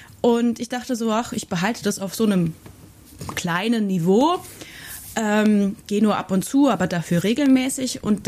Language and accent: German; Aschaffenburg, Bavaria, Germany; Ich komme ja aus Aschaffenburg, also aus Unterfranken, da wo wir gerade sind. Ich bin jetzt wieder zu meinen Wurzeln zurückgekommen.